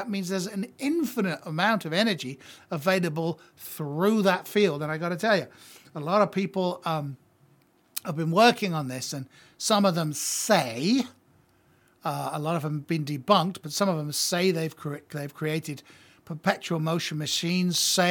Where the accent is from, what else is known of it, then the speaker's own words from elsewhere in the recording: United Kingdom; it affects all of us Brits, and I'm a Brit.